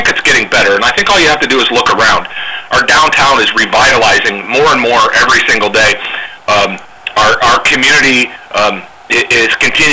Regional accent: Toledo, Ohio, United States; now in Marion, United States; Like I said, I was born and raised in Toledo. I'm proud to be from Marion now.

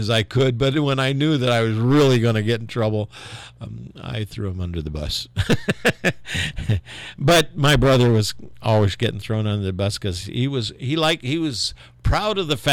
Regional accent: South Bend, Indiana, United States; I was raised in South Bend, Indiana when I was young

